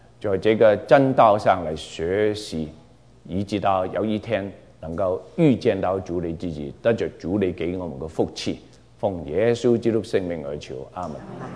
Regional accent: Hong Kong; 我是从香港来，我是香港长大

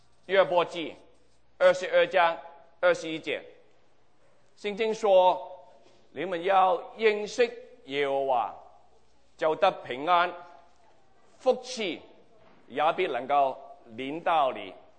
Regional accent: China; 我们中国人知道自己是聋人的后裔，是不是啊？

